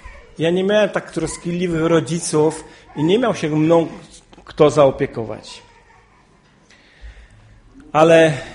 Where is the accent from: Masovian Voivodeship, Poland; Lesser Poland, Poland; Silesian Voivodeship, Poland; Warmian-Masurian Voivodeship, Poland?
Silesian Voivodeship, Poland; Jastrzębie-Zdrój; ja pochodzę z miasta, z Jastrzębia. Ja nie mieszkałem w Wiśle.